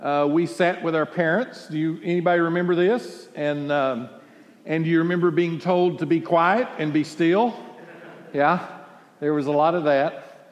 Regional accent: McKinney, Texas, United States; I was a kid, I grew up in McKinney, Texas.

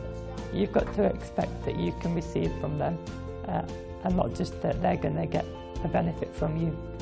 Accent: Chesterfield, East Midlands, United Kingdom; I'm from Chesterfield in England.

